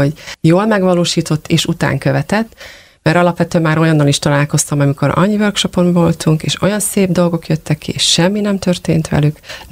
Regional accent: Hungary; Lehet, hogy nem jön annyira könnyen, mert magyarok vagyunk, mi egy picit távolságtartóak, nem vagyunk annyira direktek

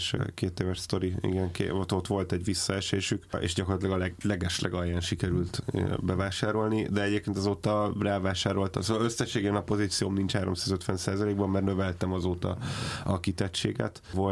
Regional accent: Hungary; hogyha én magyarként nem tudok igénybe venni egy olyan szolgáltatást

